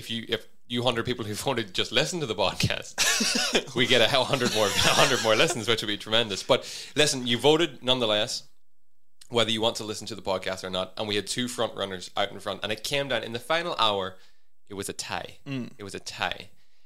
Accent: Ireland; It's comical because we, as an Irish civilization

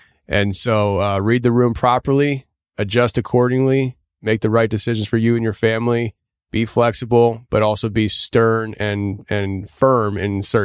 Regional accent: United States; You know, I'm like, I'm American.

